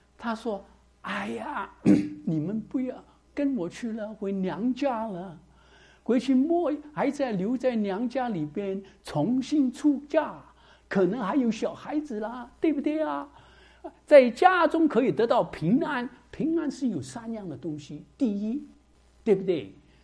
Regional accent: Shanghai, China; 我是上海人

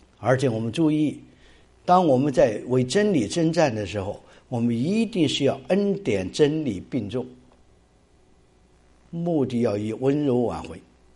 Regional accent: China; 我们从大陆来的弟兄姊妹，我们都是在斗争文化里边长大的。

